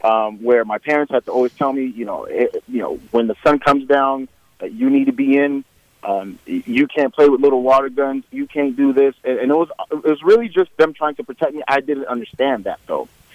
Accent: Florida, United States; I am a black male. I grew up in Broward County in a predominantly black neighborhood.

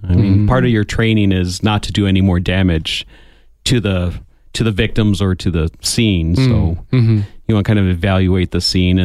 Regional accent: Tucson, Arizona, United States; I grew up here. I grew up in Tucson.

